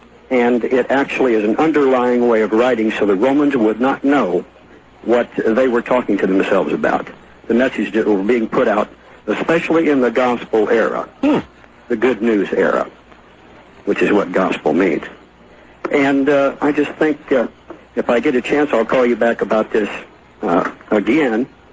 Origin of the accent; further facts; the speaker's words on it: Indianapolis, Indiana, United States; I'm from Indianapolis.